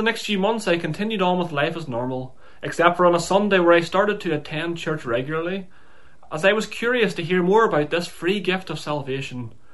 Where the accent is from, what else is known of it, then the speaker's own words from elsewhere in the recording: Northern Ireland, United Kingdom; now in England, United Kingdom; I presently live in England, but I'm sure you can tell from the accent that I'm not a Scouser, and I was born and raised in County Armagh in Northern Ireland. I was born into a family of five. I was raised a Roman Catholic